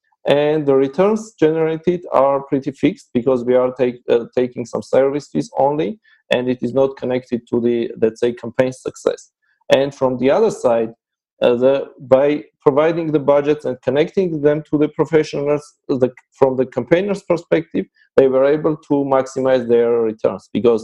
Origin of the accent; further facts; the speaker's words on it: Yerevan, Armenia; English is a second language; from Armenia, based in Yerevan.